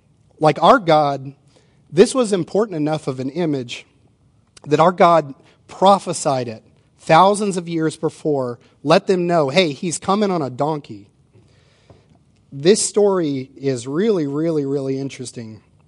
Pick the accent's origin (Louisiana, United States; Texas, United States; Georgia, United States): Louisiana, United States; New Orleans; I grew up in New Orleans. Parades are awesome.